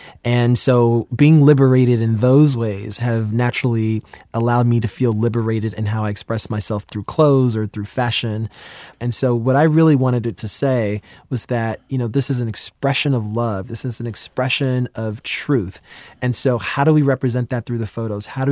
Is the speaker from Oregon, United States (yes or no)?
no; New York City, New York, United States; So I'm from New York City and I grew up in Queens where it's just like the most diverse borough for food.